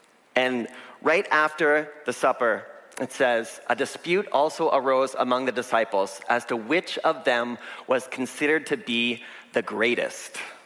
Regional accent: Elmira, Ontario, Canada; also born or lived in Waterloo / Toronto; now in Philippines; I grew up here at WMB, born and raised in Elmira, spent a few years in Waterloo, a few years in Toronto, but all my life, WMB has been my home church and is now my sending church.

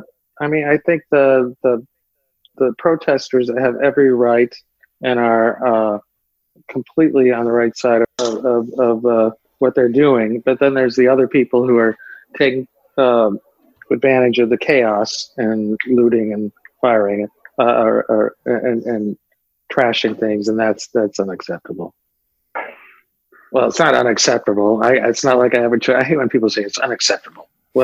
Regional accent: Toledo, Ohio, United States; I mean, I grew up listening to CKLW, the Motor City, a Detroit station that was amazing.

